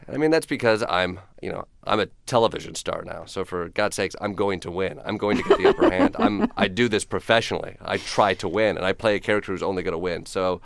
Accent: Michigan, United States; now in New York, United States; I come from Michigan, and I have family members who grew up hunters and had guns, and then moving to New York, the debate surrounding guns is very different than the one that was happening in Michigan.

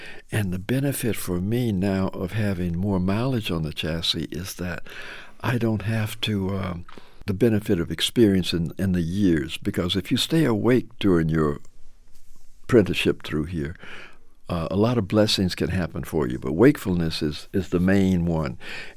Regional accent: Memphis, Tennessee, United States; whom I grew up with in Memphis

